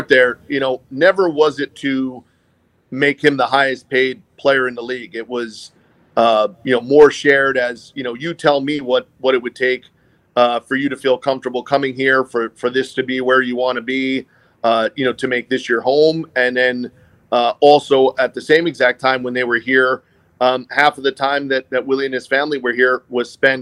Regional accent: Canada; as a Canadian is an exciting opportunity and idea

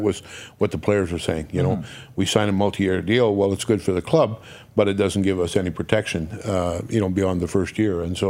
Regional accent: Saskatchewan, Canada; when he found out I was from Saskatchewan, started talking to me about Cody

